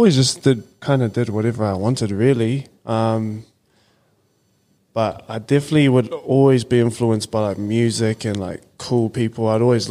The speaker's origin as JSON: {"language": "English", "region": "Wellington", "country": "New Zealand", "tie": "born or raised there", "said": "Miramar, Strathmore. Grew up there. Went to a school, St. Pat's College, St. Pat's Town."}